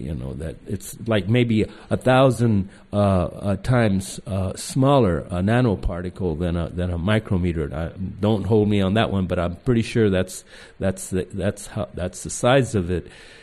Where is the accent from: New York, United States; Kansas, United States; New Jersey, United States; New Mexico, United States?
New Mexico, United States; Socorro; next to my hometown, little town of Socorro?